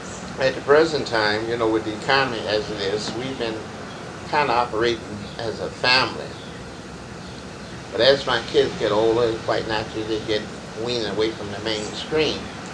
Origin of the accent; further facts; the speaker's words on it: New Orleans, Louisiana, United States; born there; I was born in New Orleans.